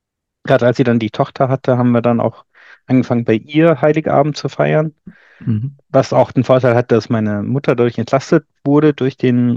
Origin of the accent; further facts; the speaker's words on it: Austria; bei uns in Österreich haben wir keinen tatsächlich